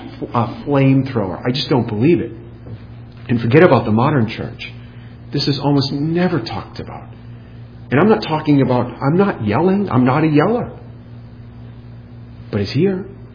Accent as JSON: {"language": "English", "region": "New England", "country": "United States", "moved": "yes", "said": "We're from New England. I don't think they have lizards in New England. I don't think I remember seeing one. When we moved to Tallahassee, you have those little geckos everywhere."}